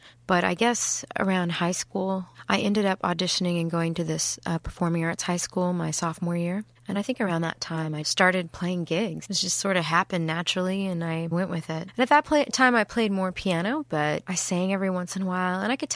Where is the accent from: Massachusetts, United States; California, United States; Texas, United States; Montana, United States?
Texas, United States; Grapevine; Well, I grew up in Dallas, Grapevine, Texas, sort of both.